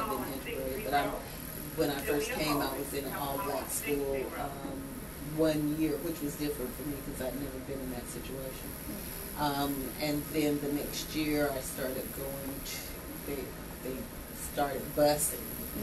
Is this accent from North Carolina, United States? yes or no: yes; Durham, North Carolina, United States; I'm not sure that growing up in Durham was much different from growing up in any other town about the same size.